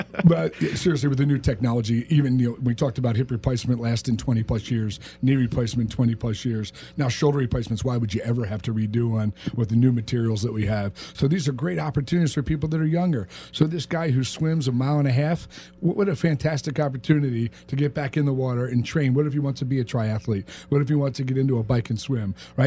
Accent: New Jersey, United States; now in Las Vegas, United States; We coach all year round here in Las Vegas, which is unique to where I grew up back in Jersey

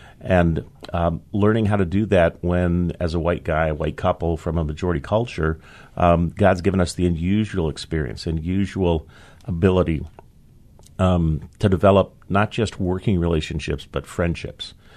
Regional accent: Binghamton, New York, United States; I was born in Binghamton, so part of this greater New York State area. Grew up in a farm, a rural kid

